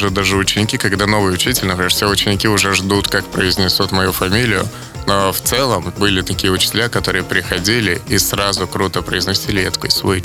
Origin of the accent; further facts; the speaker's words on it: Belarus; Плюс я из Беларуси, да.